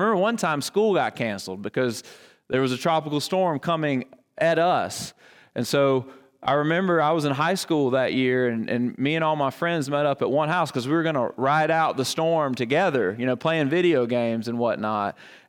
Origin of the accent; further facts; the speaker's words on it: Alabama, United States; even though I'm from Alabama, because I'm from the southeast corner of Alabama.